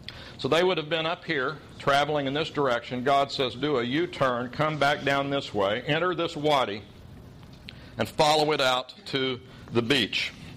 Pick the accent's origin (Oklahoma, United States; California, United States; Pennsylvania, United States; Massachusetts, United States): Oklahoma, United States; If my home state of Oklahoma were full of Hebrew or Semitic language speaking peoples, it would probably be known as Edom because it's red.